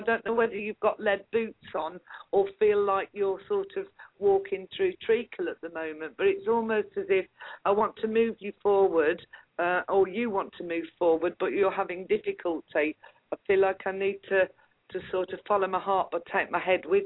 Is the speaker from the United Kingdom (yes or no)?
yes; West Midlands, United Kingdom; I'm actually from the Black Country, not Birmingham.